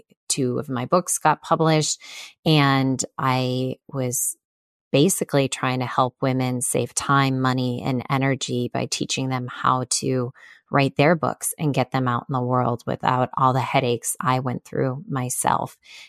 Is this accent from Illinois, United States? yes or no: yes; Chicago, Illinois, United States; So I grew up in Chicago around really, really hardworking, strong women.